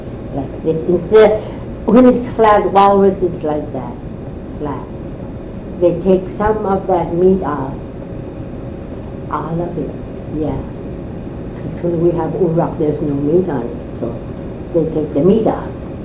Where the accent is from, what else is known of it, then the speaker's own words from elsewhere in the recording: Kaktovik, Alaska, United States; I remember him being spotted when we were growing up in Kaktoli.